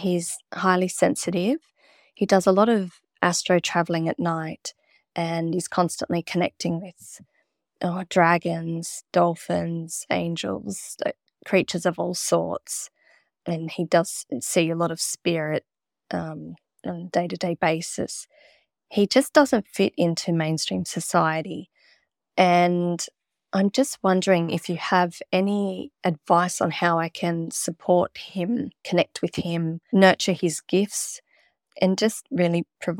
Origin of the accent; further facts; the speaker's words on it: New South Wales, Australia; I'm from the Upper Hunter area in New South Wales.